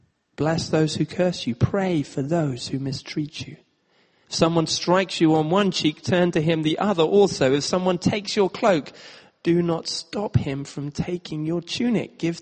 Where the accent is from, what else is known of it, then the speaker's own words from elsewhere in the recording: Nairobi, Kenya; And I grew up in Nairobi, so I had a big heart for what was going on there.